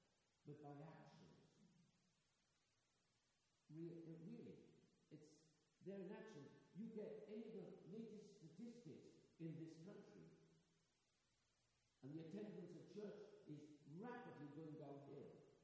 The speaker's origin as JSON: {"language": "English", "country": "Argentina", "accent": "Argentine English", "second_language": "English", "moved": "yes", "said": "my accent in those days was much more in Argentine English than it was anything else, because I not long ago got to the country"}